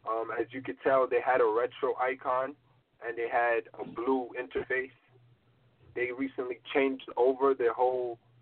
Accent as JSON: {"language": "English", "town": "New York City", "region": "New York", "country": "United States", "said": "I'm from Queens, New York"}